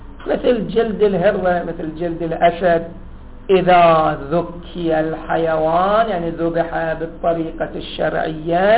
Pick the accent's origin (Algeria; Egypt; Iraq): Iraq